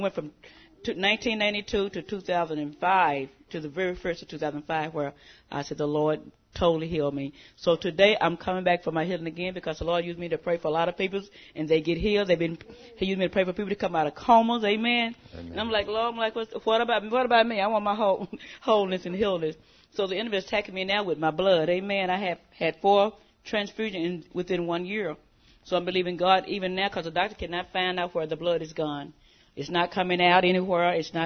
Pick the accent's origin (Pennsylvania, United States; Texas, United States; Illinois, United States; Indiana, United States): Texas, United States; Dallas; Dallas, Texas.